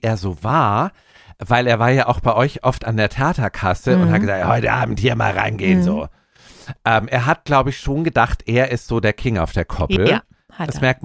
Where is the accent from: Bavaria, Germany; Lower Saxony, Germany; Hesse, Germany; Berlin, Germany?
Bavaria, Germany; Munich; Obermenzing, wo ich aufgewachsen bin